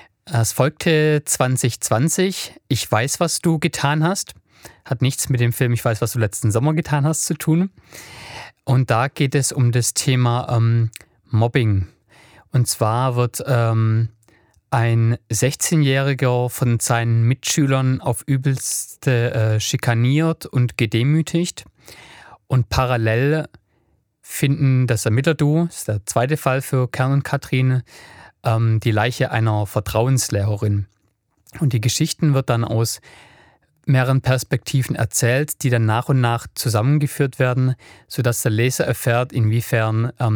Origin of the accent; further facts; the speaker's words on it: Stuttgart, Baden-Württemberg, Germany; Aber ich bin ja ursprünglich in Stuttgart geboren, habe dort 26 Jahre gelebt.